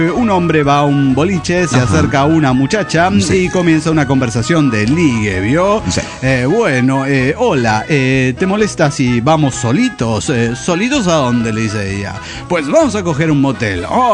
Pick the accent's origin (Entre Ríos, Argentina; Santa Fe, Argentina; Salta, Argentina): Salta, Argentina; Campo Quijano; de Campo Quijano, Rosario de Lerma, Argentina.